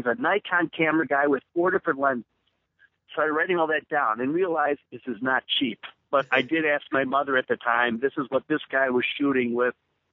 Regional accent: Lincolnshire, Illinois, United States; I grew up in Lincolnshire, Illinois, which is about an hour's drive north of the city.

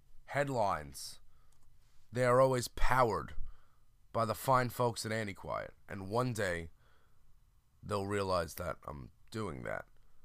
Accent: Brooklyn, New York, United States; born there; I was born in Brooklyn.

